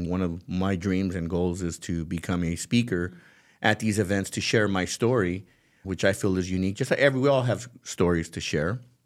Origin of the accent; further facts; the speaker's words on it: Los Angeles, California, United States; It talked about my life growing up in Southern California, Los Angeles, getting into the entertainment world